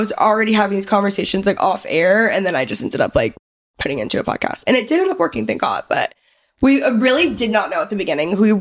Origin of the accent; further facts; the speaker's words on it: Texas, United States; So I grew up in Texas. I grew up like 35 minutes north of Dallas.